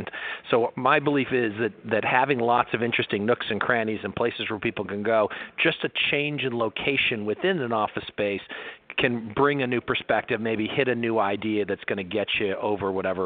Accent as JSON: {"language": "English", "town": "Detroit", "region": "Michigan", "country": "United States", "moved": "as an adult", "lives_now": "Los Angeles, United States", "said": "I'm originally from the Detroit area and I came"}